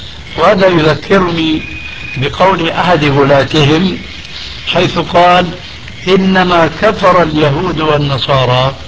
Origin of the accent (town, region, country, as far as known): Syria